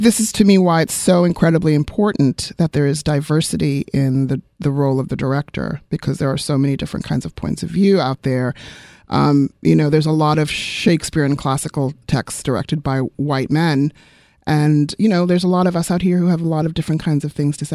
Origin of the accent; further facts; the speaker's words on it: South Africa; I'm originally from South Africa, so my point of view, my politics were shaped in a certain way